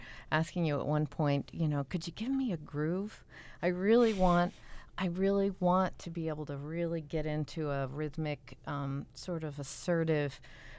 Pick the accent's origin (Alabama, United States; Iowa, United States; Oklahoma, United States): Oklahoma, United States; because I grew up in Oklahoma, and I was growing up a little bit of a tomboy